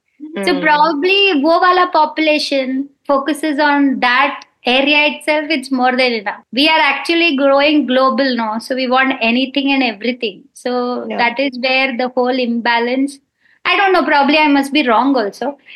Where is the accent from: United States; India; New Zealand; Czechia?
India; Mumbai, Maharashtra; For example, as growing up in Bombay, we had this milk bottle coming instead of plastic